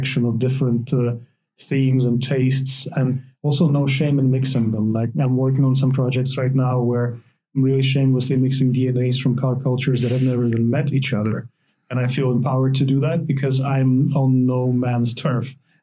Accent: Russia; moved away as an adult; With the situation in my home country in Russia becoming unsustainable for my family and for my brother, he made a decision to move here.

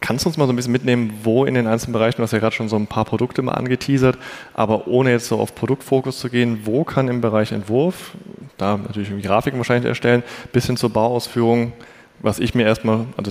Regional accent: Cologne, North Rhine-Westphalia, Germany; ich komme aus Köln

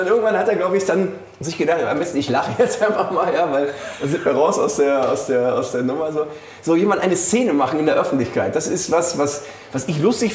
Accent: North Rhine-Westphalia, Germany; ich sage einfach dazu, wir sind alle Rheinländer und die Ähnlichkeit ist frappierend.

